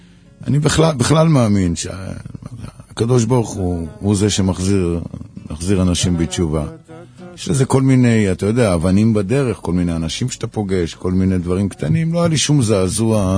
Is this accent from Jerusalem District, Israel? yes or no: no; Bnei Brak, Tel Aviv District, Israel; also born or lived in Mikveh Israel / Paris; בבני ברק נולדתי במקווה ישראל, אחרי זה הייתי בפריז, ההורים שלי היו בשליחות, אבל בגיל 4.5 הגעתי לסמטת שדל בבני ברק.